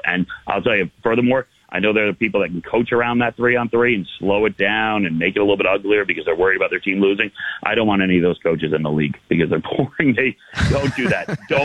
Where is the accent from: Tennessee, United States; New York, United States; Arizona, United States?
New York, United States; I grew up in New York, and you know, to me, it's like if the Yankees came out and said we're going to rebuild